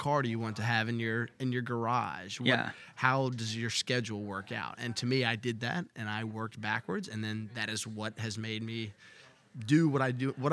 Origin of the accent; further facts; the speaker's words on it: Clifton Forge, Virginia, United States; So my hometown in Clifton Forge, Virginia, jobs aren't very plentiful, right?